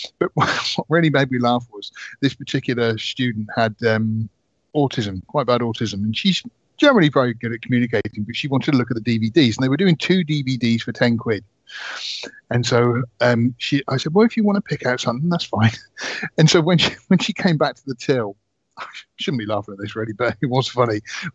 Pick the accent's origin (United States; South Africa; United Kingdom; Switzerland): United Kingdom; South West England; Well, I say Boba because I'm from Somerset, so it's Boba Fett, isn't it?